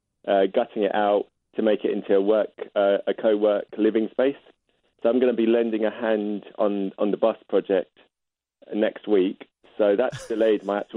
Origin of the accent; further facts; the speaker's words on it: London, United Kingdom; I'm from London, and I'm actually still in London.